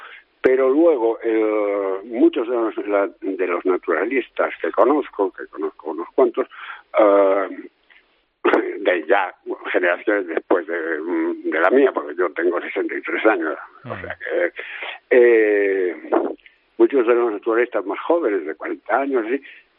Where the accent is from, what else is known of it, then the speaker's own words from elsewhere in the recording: Galicia, Spain; yo es que además vengo de Galicia